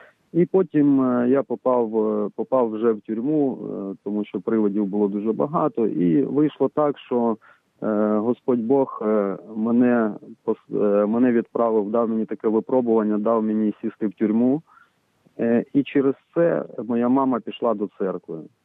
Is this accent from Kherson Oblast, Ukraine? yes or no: yes; Nyzhni Sirohozy, Kherson Oblast, Ukraine; Я з Херсонської області, з село Нижні Сірогози.